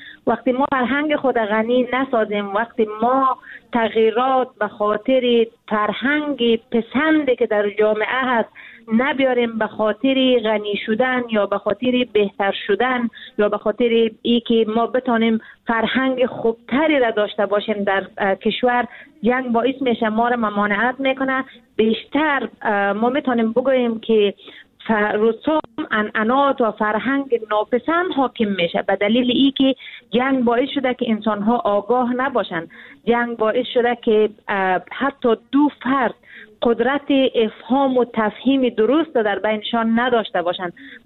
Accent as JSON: {"language": "Persian", "country": "Afghanistan", "tie": "born or raised there", "said": "شخصا ما خودم نسل جنگ هستم، در جنگ تولد شدیم، در جنگ بزرگ شدیم، یک مقدار عمر خود بسیار کوتاه به خاطر رسیدن به صلح سپری کردیم و باز هم به جنگ انجامیده که تا حال جنگ در افغانستان جریان داره."}